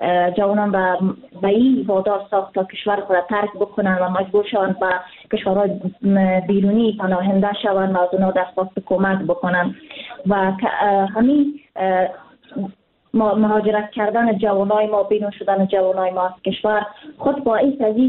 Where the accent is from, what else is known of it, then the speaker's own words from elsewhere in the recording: Afghanistan; ما یک افغان هستیم